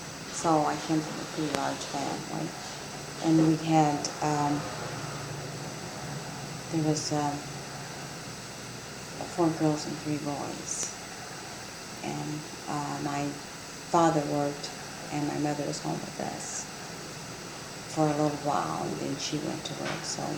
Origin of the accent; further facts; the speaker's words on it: Danville, Illinois, United States; Okay, I was born in Danville, Illinois, February 12th, 1933.